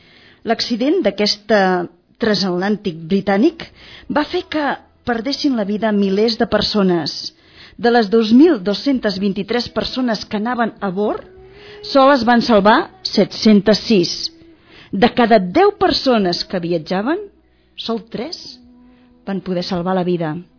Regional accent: Barberà de la Conca, Catalonia, Spain; sóc de Barberà de la Conca

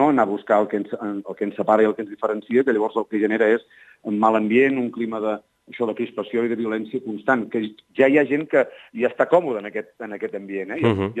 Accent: Besalú, Catalonia, Spain; Jo soc fill de Besalú

